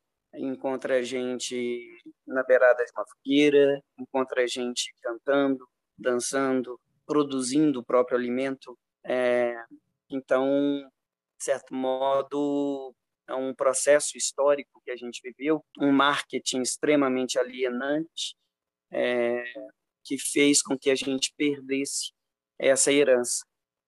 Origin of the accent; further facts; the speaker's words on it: Brazil; quando eu conheci os povos indígenas, era o fato de eu não saber que aquilo existia, ainda mais sendo brasileiro.